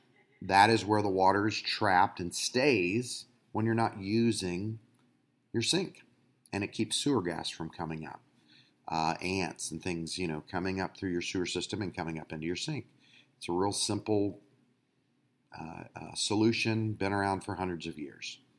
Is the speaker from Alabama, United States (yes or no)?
no; Clearwater, Florida, United States; So for those of you who have picked up on it, I'm from Clearwater, Florida.